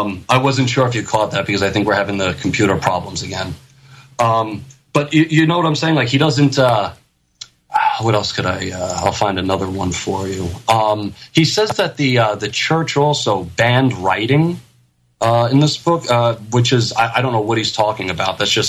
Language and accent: English; New York, United States; I know I talk kind of fast. I'm a guinea from New York.